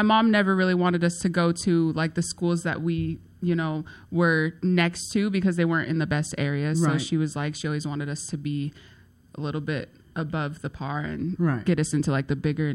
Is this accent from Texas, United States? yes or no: no; Chandler, Arizona, United States; I come from a small town. It's called Chandler, Arizona.